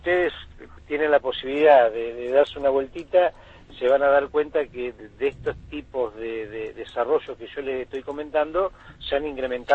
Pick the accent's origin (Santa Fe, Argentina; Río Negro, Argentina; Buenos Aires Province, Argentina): Río Negro, Argentina; Viedma; si nosotros que somos de Viedma de toda la vida